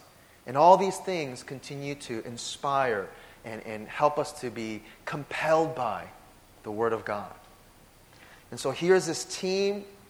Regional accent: United States; Okay, so I am of Korean descent, if you know. If you don't know, now you know. But I was born and raised in America, and so a big part of who I am is American

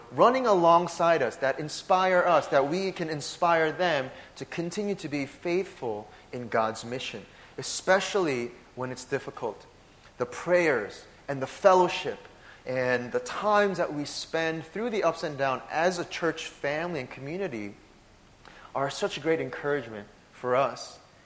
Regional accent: United States; Okay, so I am of Korean descent, if you know. If you don't know, now you know. But I was born and raised in America, and so a big part of who I am is American

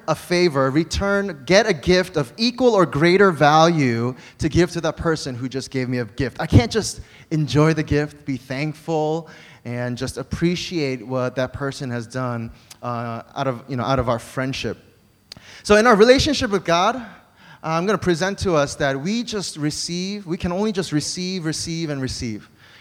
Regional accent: United States; I grew up in America with from Korean immigrants, and so I grew up as a Korean American

